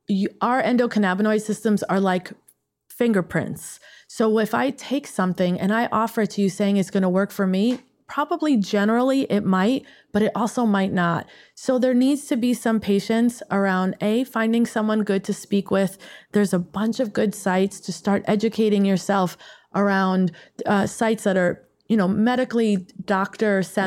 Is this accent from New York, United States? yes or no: yes; Queens, New York, United States; Is we had a phone number growing up in Whitestone, Queens, and you would go to the corner and get on a payphone, call this number.